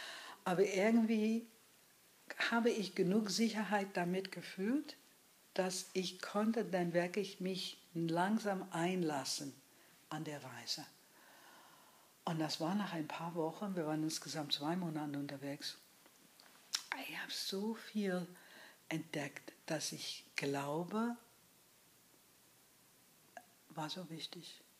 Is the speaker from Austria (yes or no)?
no; New York, United States; German is a second language; Ich bin in New York groß geworden, in der Innenstadt.